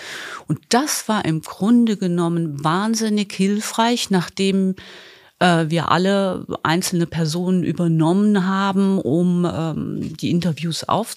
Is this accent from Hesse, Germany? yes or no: no; Rhineland-Palatinate, Germany; born there; Ich bin in Rheinland-Pfalz geboren und habe keine Verwandtschaft im Osten in der ehemaligen DDR.